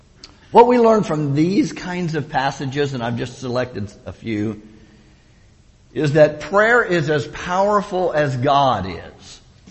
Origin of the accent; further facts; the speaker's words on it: Florida, United States; When I grew up in Florida, it was like 3 o'clock in the afternoon. You could almost set your watch by it.